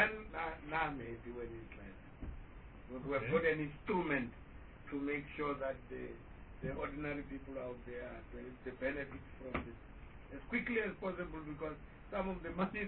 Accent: Limpopo, South Africa; if I'm staying here and I come from Limpopo and I was working around here

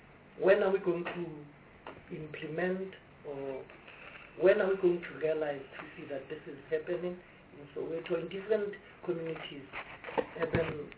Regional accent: Soweto, Gauteng, South Africa; I'm from Soweto and wanted to ask several questions

